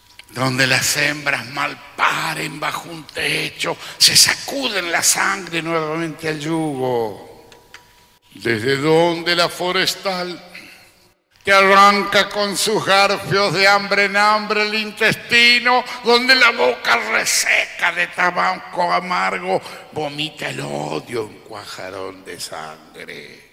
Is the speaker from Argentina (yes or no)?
yes; Intiyaco, Santa Fe, Argentina; born there; yo, como les dije, nací en el Chaco, en el monte, Chaco santafesino, la zona de Intillaco, Guasuncho